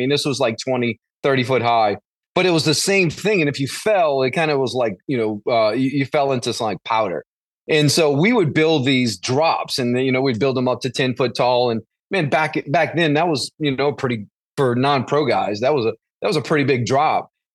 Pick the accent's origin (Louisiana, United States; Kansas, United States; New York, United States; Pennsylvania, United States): Louisiana, United States; So born and raised in Louisiana, about 30 miles outside of New Orleans.